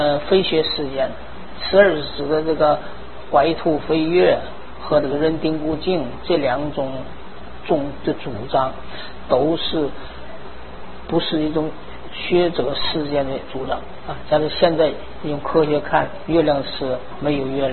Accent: China; 一般说这个迦普利是我们中国人都说是荒头仙人啊

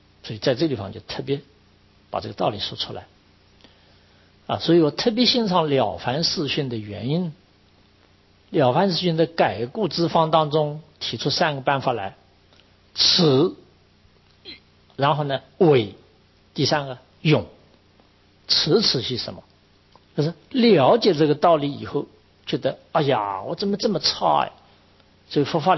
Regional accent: China; 那我们中国人说耻啊

